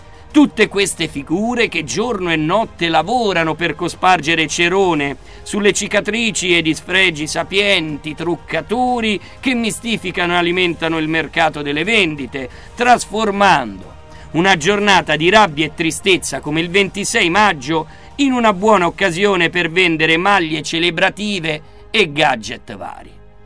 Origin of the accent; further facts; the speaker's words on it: Rome, Lazio, Italy; visto che siamo romani, fregnacce